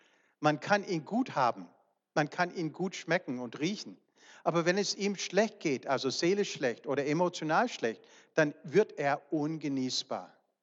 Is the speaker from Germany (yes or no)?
no; United States; ich bin eigentlich Amerikaner von Haus aus, aber deutscher Abstammung.